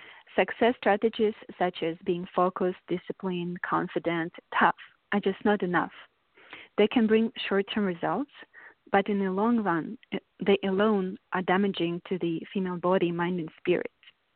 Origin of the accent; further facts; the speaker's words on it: Saint Petersburg, Russia; English is a second language; moved away as an adult; now in United States; I'm originally from Russia, St. Petersburg